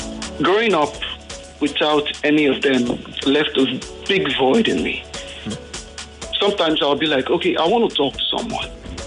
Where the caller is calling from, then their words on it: Warri, Delta, Nigeria; I'm calling from Warri.